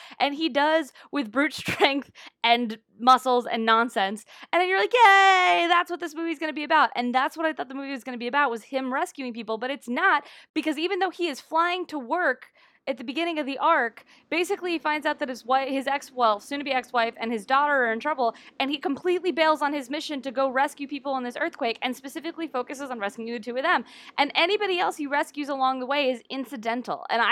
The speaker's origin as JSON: {"language": "English", "town": "Johnstown", "region": "Pennsylvania", "country": "United States", "tie": "born or raised there", "said": "I grew up in Johnstown, and for those of you that don't want the history lesson, it's basically only known for flooding."}